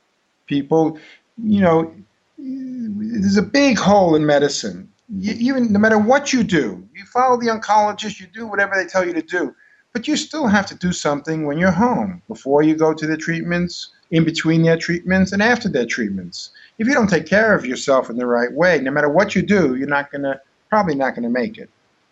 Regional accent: New York, United States; now in Brazil; and I'm from New York, but I've been living in Brazil for 22 years.

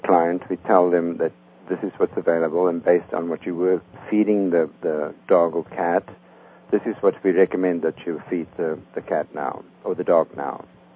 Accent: South Africa; now in United States; I'm originally from South Africa. I'm a U.S. citizen now.

